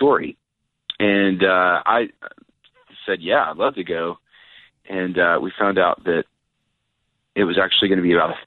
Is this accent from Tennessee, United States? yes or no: yes; Nashville, Tennessee, United States; growing up in Nashville, which is a great place to grow up if you want to play music, I went to church with everybody that I work with now.